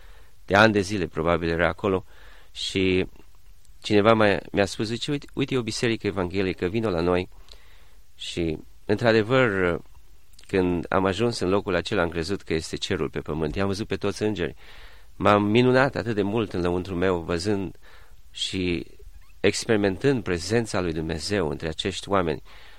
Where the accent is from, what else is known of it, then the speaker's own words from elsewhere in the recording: Timișoara, Timiș County, Romania; am fost crescut în Timișoara și, într-adevăr, fiind numai singur la părinți, mama lucra.